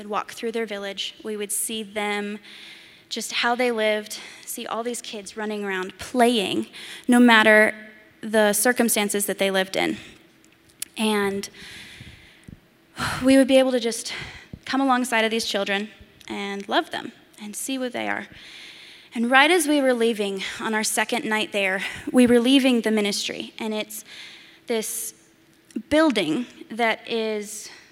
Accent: Laramie, Wyoming, United States; I am originally from Laramie, Wyoming.

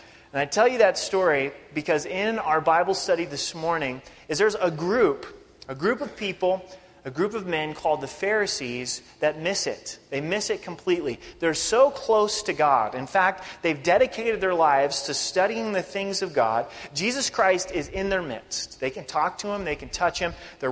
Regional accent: Oregon, United States; I grew up in Oregon. My wife grew up in Denver. Haven't spent much time in the South.

